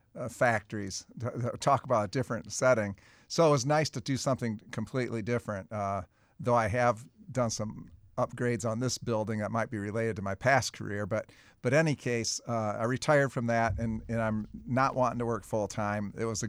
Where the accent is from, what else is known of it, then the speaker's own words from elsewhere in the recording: Tennessee, United States; also born or lived in Panama; now in Haines, United States; So, I'm from Tennessee, raised my family there, and a good old Tennessee volunteer. Came to Alaska about 4 years ago, to Haines, Alaska.